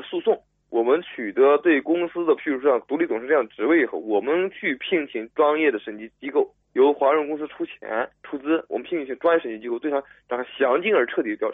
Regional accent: China; 从我们大陆人来讲

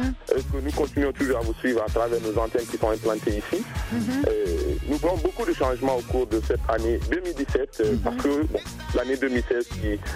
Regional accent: Guinea; en tant que Guinéen

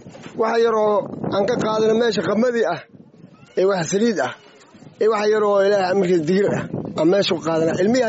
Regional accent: Lower Juba, Somalia; waxaan ka soo barakacay jubbada hoose oo aan ka soo barakacay

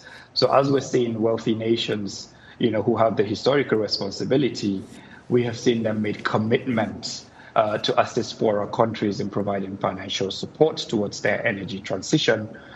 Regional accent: Nigeria; I come from Nigeria, and in the Niger Delta of Nigeria today

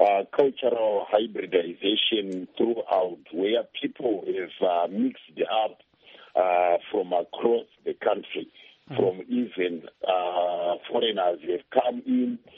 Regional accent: Rusape, Manicaland, Zimbabwe; let's talk about my hometown, Rusape.

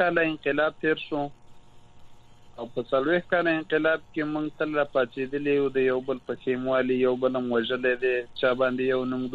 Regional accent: Afghanistan; مونږ افغانان یو زمونږ د ټول افغانانو کلچر یو دی

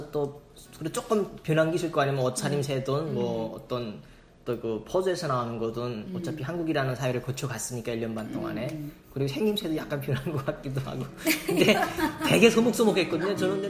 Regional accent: North Korea; moved away; 저는 북한에서 왔다는 것 때문에 어느 정도 차별도 있지 않을까 많이 근심했거든요.

